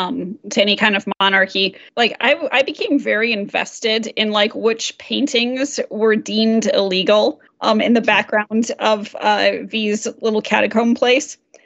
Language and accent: English; United States; Well, as an American, I read it more as an attack on his masculinity